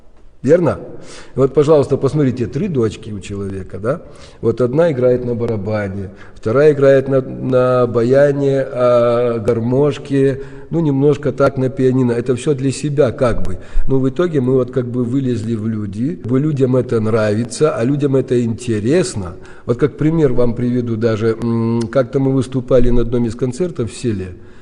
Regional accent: Turov, Gomel Region, Belarus; Ну и сам я из Турова, родом непосредственно коренной.

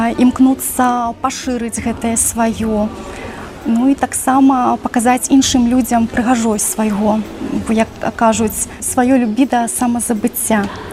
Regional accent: Byaroza, Brest Region, Belarus; не абмінуць і мой родны горад Бярозу, таму што таксама ёсць што паглядзець.

